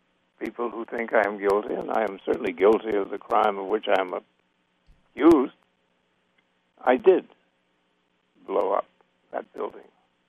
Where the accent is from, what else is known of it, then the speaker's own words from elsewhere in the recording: Washington, District of Columbia, United States; I was brought up in Washington from the day I was born.